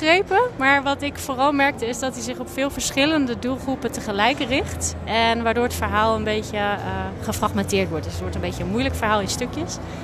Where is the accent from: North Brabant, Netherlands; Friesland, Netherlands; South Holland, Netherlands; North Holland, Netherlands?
North Brabant, Netherlands; Uden; Uden, de gemeente Uden, ja.